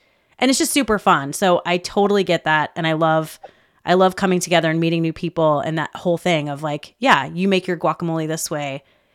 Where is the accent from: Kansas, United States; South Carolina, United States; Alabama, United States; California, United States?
South Carolina, United States; I'm from South Carolina and it's so funny because we get together and all we talk about is food.